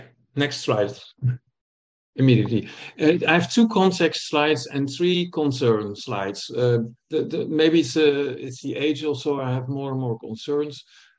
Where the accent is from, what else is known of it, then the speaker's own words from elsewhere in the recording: Netherlands; I'm from the Netherlands originally